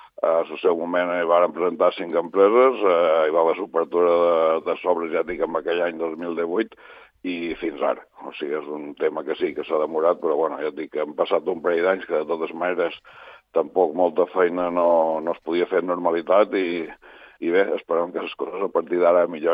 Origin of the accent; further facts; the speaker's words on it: Ibiza, Balearic Islands, Spain; Bé, jo som d'Eivissa